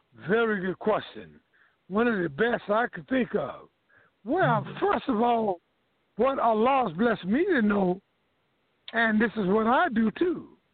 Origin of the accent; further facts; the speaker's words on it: United States; They don't believe I'm from America because my conduct is not just doing what I want to do.